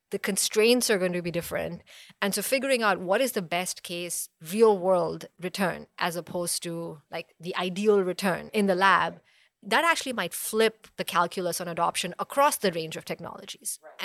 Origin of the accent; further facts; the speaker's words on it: Punjab, India; moved away as an adult; also born or lived in Delhi; now in United States; So I grew up in India. I'm originally from Punjab, and that's where I was born. I was in Delhi for my undergrad, and then I first came to the U.S. for a master's at Yale.